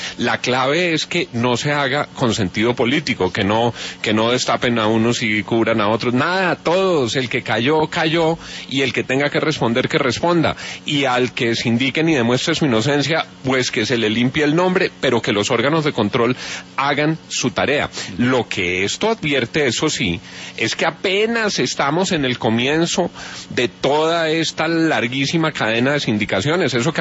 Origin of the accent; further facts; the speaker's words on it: Colombia; lo recibo con alegría como colombiano